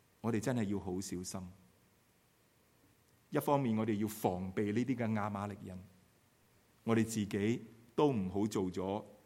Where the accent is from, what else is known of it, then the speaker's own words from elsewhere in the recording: China; 刚才我们讲到我们中国人很多的习俗